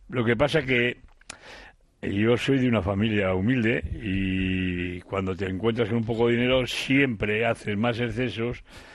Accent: Sestao, Basque Country, Spain; also born or lived in Barakaldo; yo nací en Baracaldo y de crío fuimos a Sestao. Mis padres me llevaron con meses a Sestao. Y yo a Sestao le tengo un cariño especial porque ahí me formé como futbolista y como persona

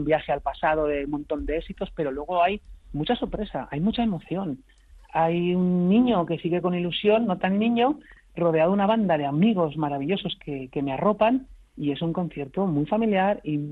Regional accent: Teruel, Aragon, Spain; Yo me volví a Teruel en el autocar de línea.

